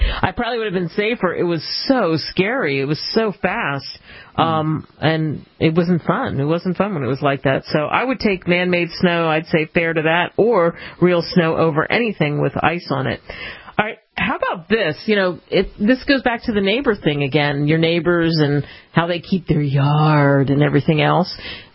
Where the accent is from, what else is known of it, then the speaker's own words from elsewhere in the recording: Pennsylvania, United States; because I grew up outside of Philadelphia, and we went to the Poconos